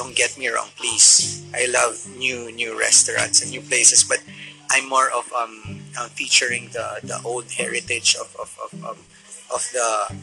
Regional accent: Siargao, Caraga, Philippines; Yeah, I'm from Siargao.

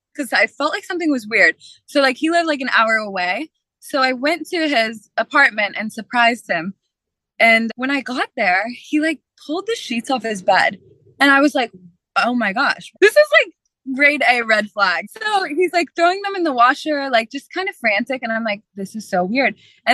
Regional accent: Michigan, United States; now in Miami, United States; No, I'm from Michigan originally.

